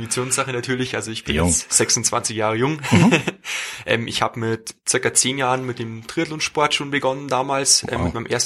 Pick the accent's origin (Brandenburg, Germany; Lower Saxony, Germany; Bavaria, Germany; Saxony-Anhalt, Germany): Bavaria, Germany; Genau, also ich komme aus dem tiefsten Bayern, nahe der österreichischen Grenze vom schönen Chiemsee.